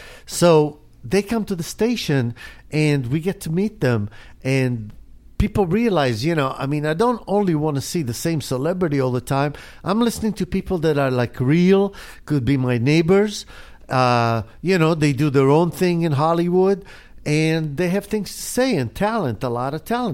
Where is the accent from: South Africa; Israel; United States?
Israel; I grew up in Israel